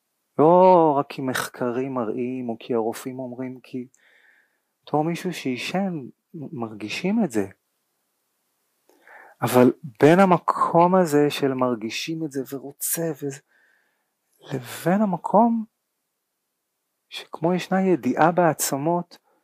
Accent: Holon, Tel Aviv District, Israel; מחולון, זאת אומרת, יש לי את הקטע הזה

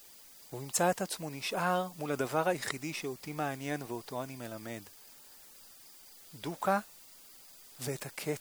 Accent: Holon, Tel Aviv District, Israel; also born or lived in Kfar Saba; נולדתי לפני 55 שנה בכפר סבא, גדלתי בחולון

